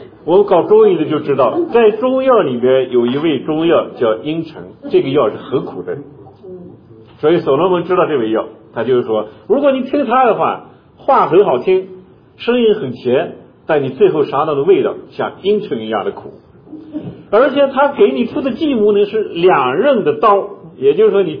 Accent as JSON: {"language": "Chinese", "country": "China", "said": "我们中国人小时候爸爸妈妈给孩子穿一个小兜，那个兜干嘛呢？就是护着肚脐的"}